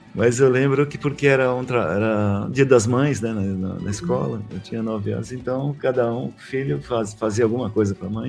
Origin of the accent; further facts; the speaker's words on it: São Paulo, Brazil; Sou de São Paulo.